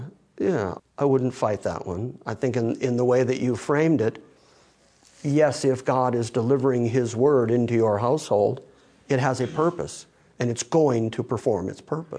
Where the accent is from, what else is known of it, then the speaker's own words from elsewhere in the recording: United States; I grew up in America, and even though I, you know, make my comments about how I grew up in the, you know, the Lutheran Church